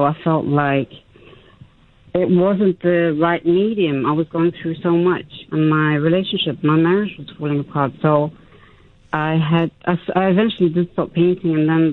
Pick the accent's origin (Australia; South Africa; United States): South Africa; Tongaat, KwaZulu-Natal; I grew up in Tongaat, and you know, we grew up next to a sugarcane plantation with lots of trees, mango trees, lychee trees, and then went to school in Durban in the city.